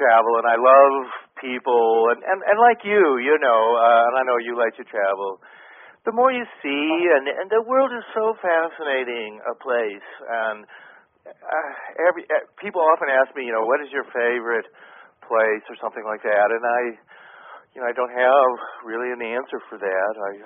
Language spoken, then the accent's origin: English; Colorado, United States; I grew up in Colorado, and I've spent a lot of time in the Himalayas